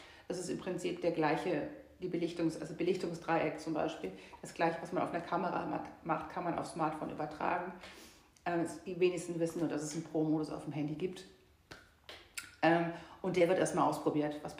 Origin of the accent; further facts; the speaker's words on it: Rhineland, Germany; Nee, ich bin Rheinländerin.